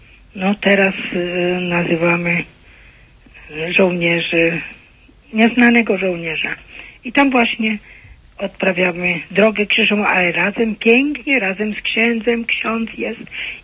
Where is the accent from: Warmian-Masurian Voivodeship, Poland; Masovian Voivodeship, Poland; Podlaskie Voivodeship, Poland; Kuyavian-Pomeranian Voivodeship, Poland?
Podlaskie Voivodeship, Poland; now in Kędzierzyn-Koźle, Poland; Ja pochodzę ze wschodnich części, z Białostockiego.